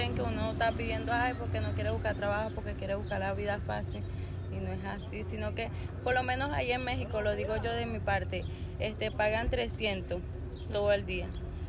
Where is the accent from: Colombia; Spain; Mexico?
Colombia; Putumayo; moved away; Yo vengo desde Colombia, donde está la frontera de Ecuador y Colombia, se llama Putumayo. De ahí me vine viajando de ahí hasta Medellín